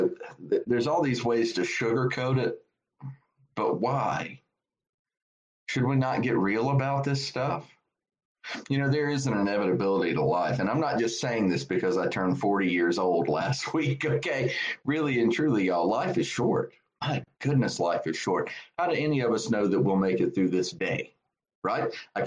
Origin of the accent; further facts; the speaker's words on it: Woodruff, South Carolina, United States; Instead, I am joining you from Woodruff, South Carolina, Cashville, to be precise, in the house where I was raised.